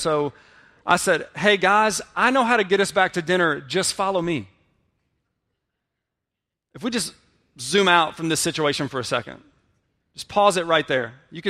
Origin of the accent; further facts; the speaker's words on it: LaGrange, United States; I'm from LaGrange, a city of 8,000 people.